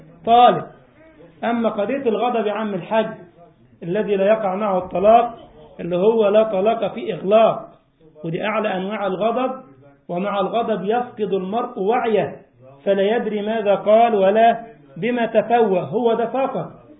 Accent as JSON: {"language": "Arabic", "country": "Egypt", "said": "طبعا في بلدنا مصر الميكروباص ده كده اللي هو الأوتوبيس الصغير"}